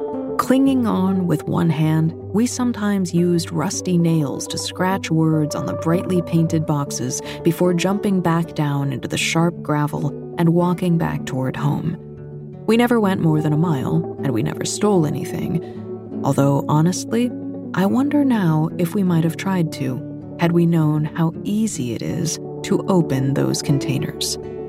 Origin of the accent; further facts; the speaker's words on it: California, United States; My hometown in Northern California, like many Western towns, was tiny and sliced through by tracks.